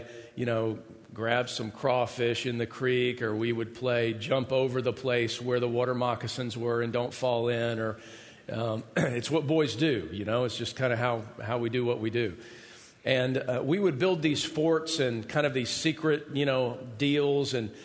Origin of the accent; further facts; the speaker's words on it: Georgia, United States; neighborhood that I grew up in Georgia, where my parents still live, same house that I grew up in, is near some woods